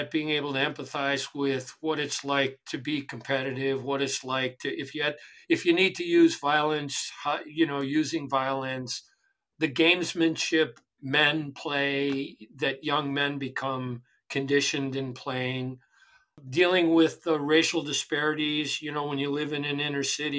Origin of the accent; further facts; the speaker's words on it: Chicago, Illinois, United States; but I grew up in Chicago, and I grew up around what a lot of young urban men grow up around.